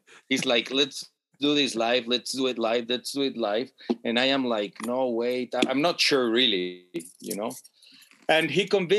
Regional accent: Querétaro, Mexico; Yeah, I am from Querétaro, Mexico.

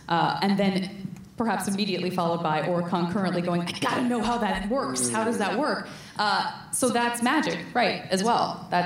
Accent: Tucson, Arizona, United States; I'm from Tucson, of course, Arizona.

